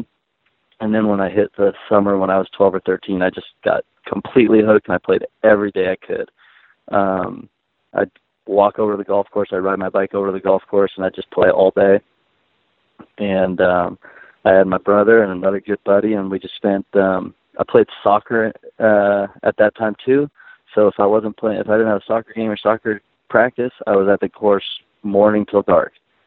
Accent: Long Beach, California, United States; my dad was a member at a course called Virginia Country Club in Long Beach, and we lived close to the golf course.

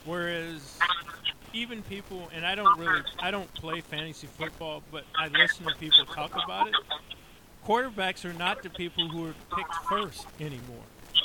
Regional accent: St. Louis, Missouri, United States; Well, before we wrap up here, Kevin, I was born and raised in St. Louis, and I noticed that you go there a lot for comedy.

